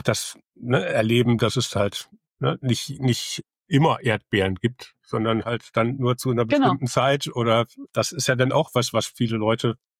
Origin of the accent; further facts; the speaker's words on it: Hesse, Germany; Also ich komme aus Nordhessen und es gab in einem kleinen Ort